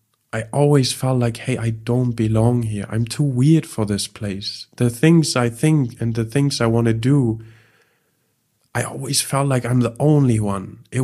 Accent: Düsseldorf, North Rhine-Westphalia, Germany; pretty much all the people that gave me shit were people from my hometown, Düsseldorf.

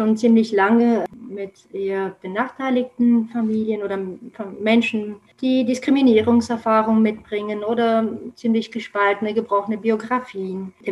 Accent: Romania; now in Saarbrücken, Germany; Ich komme aus Rumänien und lebe seit 1997 in Saarbrücken, wo ich auch sehr glücklich bin und eine Familie gegründet habe. Ich bin 43 Jahre alt und habe doppelte Staatsbürgerschaft. Ich bin deutsch und rumänisch.

